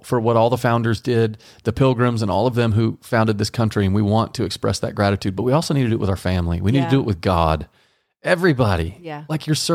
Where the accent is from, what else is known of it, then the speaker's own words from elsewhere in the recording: Texas, United States; But I'm from Texas.